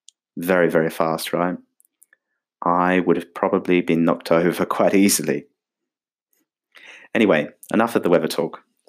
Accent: United Kingdom; British English because I am British, and my American accent isn't so great.

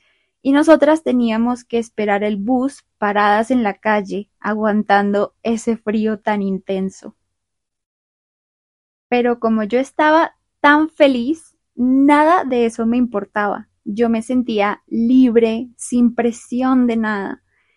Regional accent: Colombia; el español de Latinoamérica, específicamente el de Colombia, que es de donde soy.

